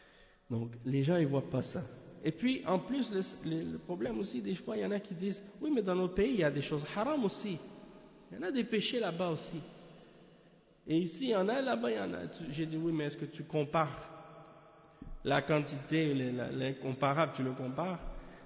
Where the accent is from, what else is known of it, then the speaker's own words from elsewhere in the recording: Canada; Alors je lui ai dit, moi je viens du Canada.